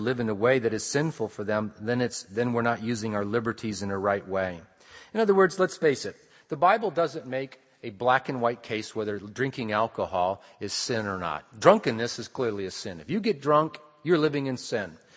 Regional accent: United States; Now, I'm an American, and in America, we're big on our Bill of Rights.

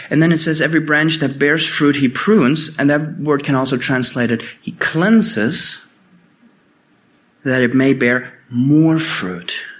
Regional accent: Germany; English is a second language; growing up in Germany, Germany is actually quite a big country growing a lot of grapes for wine.

